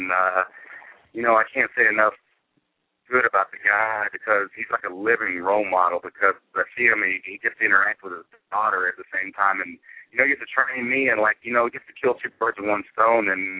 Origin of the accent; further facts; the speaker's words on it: Oklahoma, United States; because I'm from Oklahoma. I'm, like, two convenience stores in one stop, like Kingston and Medill, Oklahoma.